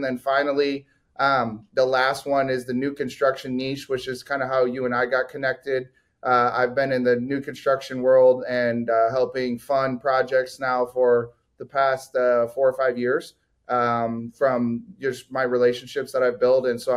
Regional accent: Detroit, Michigan, United States; moved away as an adult; now in Dallas, United States; Yeah. So I'm actually from Detroit, Michigan, and moved out to Dallas in 2016.

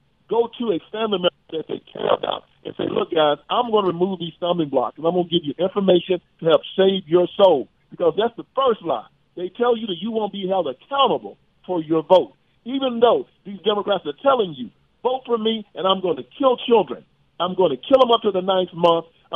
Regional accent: United States; And I'm an American.

